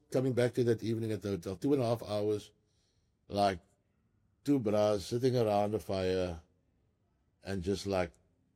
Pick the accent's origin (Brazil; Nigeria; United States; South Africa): South Africa; Sport, rugby, being South African, being national coaches, creating our own reality